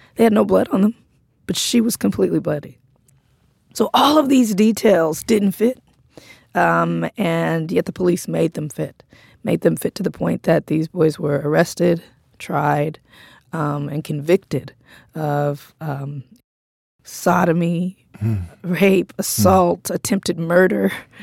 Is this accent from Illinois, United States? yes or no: no; Compton, California, United States; I'm from Compton, and I was like, damn, it was rough here.